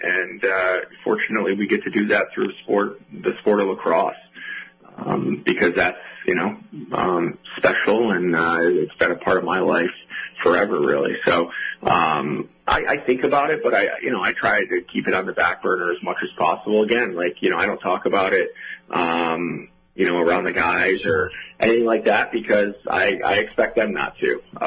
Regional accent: Lafayette, New York, United States; I'm from Lafayette, New York, which is right up near Syracuse.

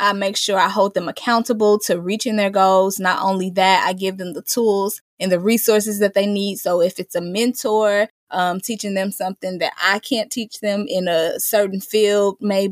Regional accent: St. Louis, Missouri, United States; also born or lived in Indianapolis; it's funny because I'm from St. Louis, but I lived in Indianapolis for about 7 years. And I actually just moved back to St. Louis about a month ago.

